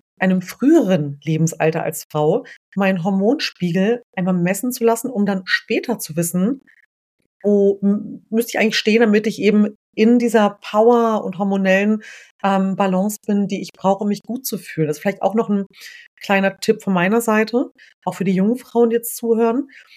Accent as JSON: {"language": "German", "region": "Lower Saxony", "country": "Germany", "said": "Ich komme selbst aus der Nähe von Hannover, aus einem Vorort."}